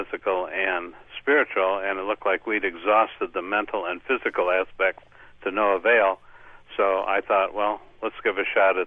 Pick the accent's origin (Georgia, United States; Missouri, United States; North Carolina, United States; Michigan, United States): Michigan, United States; Highland Park; born there; also born or lived in Lansing; I was born in Highland Park, Michigan, which is not far from where Henry Ford's first plant was.